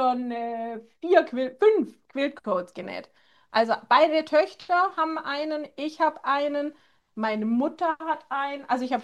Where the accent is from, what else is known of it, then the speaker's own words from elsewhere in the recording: Stuttgart, Baden-Württemberg, Germany; ursprünglich komme ich ja aus Stuttgart. So als Schwabe dann dieses also Stoffe verschwenden, war so schwierig für mich.